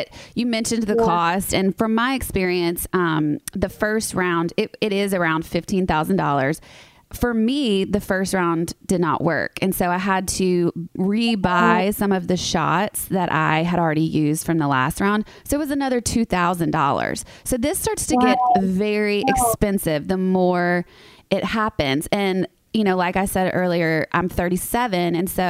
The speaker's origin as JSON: {"language": "English", "region": "the South", "country": "United States", "said": "I'm from the South. So a lot of us are taught at a really young age that you just don't really think about that stuff until you find the guy you're going to settle down with, you know?"}